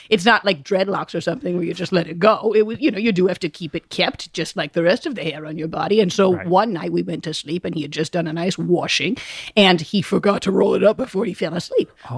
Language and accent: English; Rowayton, Connecticut, United States; I'm from Rowayton, Connecticut.